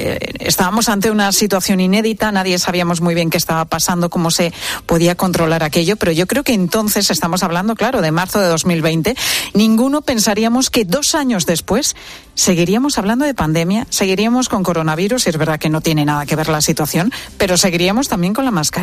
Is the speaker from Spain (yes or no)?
yes; Spain; Que cuando nos confinan, yo fui de las españolas que no tenía ni una sola mascarilla.